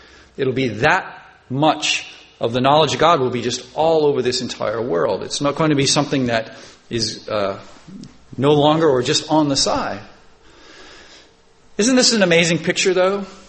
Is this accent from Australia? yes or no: yes; Australia; I know I came from Australia, and every time you step out your door, you're afraid you're going to die that day from some animal in Australia